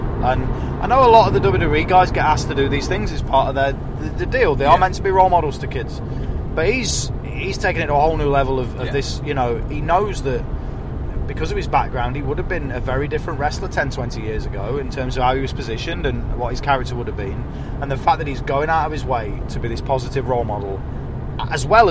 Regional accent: United Kingdom; we do act like we absolutely hate each other, but That's what's known as being British.

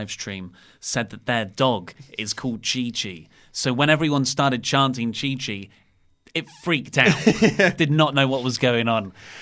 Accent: United Kingdom; We're British.

